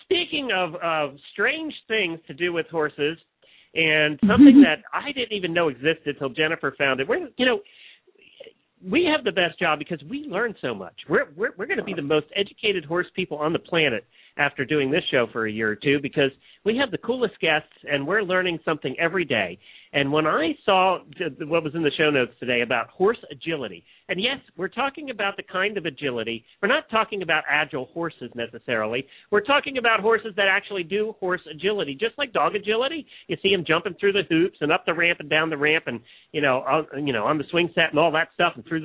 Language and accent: English; Minnesota, United States; I'm from Minnesota. And it's a beautiful day here.